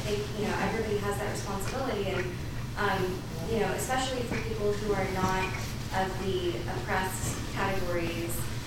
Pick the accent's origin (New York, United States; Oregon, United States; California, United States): California, United States; moved away as an adult; I moved here a year and a half ago, I'm from California originally